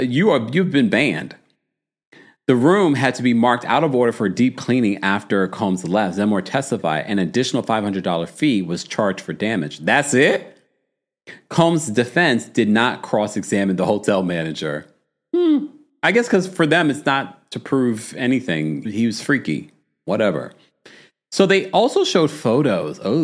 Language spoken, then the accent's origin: English; New York, United States; Sorry, Knicks fans. I'm a New Yorker.